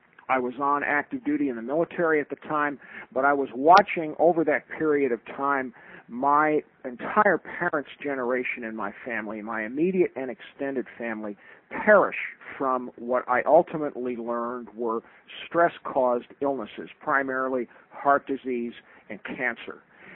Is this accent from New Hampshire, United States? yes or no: no; New York City, New York, United States; I, like you, I grew up in the New York City area